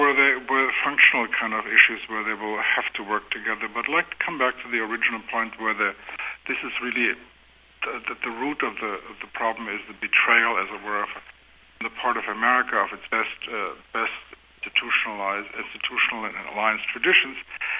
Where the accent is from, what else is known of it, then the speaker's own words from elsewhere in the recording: Hamburg, Germany; English is a second language; while Soviet shock troops were still ensconced 20 miles outside of my hometown of Hamburg.